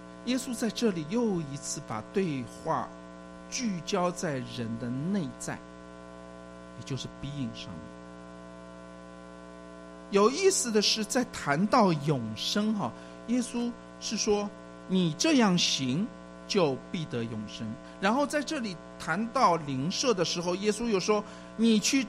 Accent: China; 就像我们中国人一样哈

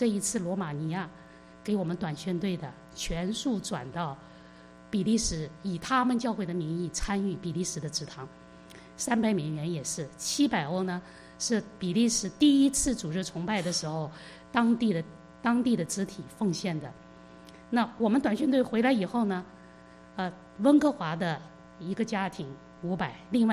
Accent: China; 把福音传给我们中国人

